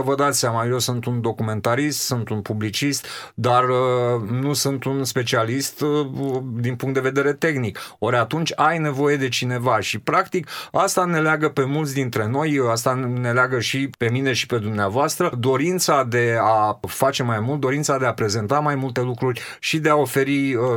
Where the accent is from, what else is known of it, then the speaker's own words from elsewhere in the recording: Dobruja, Romania; Sunt un dobrogean îndrăgostit de acest tărâm, îndrăgostit de mare